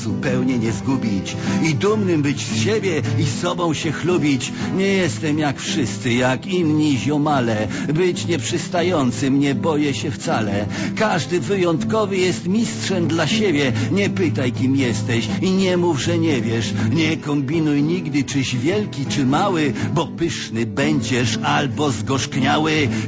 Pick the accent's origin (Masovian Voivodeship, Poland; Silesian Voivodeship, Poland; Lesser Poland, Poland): Masovian Voivodeship, Poland; born there; W lesie. W lesie w Kieleckiem pod Pionkami. Mała miejscowość, ale bliska memu sercu.